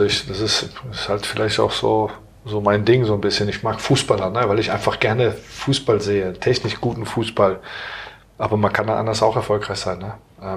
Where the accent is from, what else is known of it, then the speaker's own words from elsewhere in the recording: Aachen, North Rhine-Westphalia, Germany; Oder Aachen kennst du auch gut. Ist ja meine Heimatstadt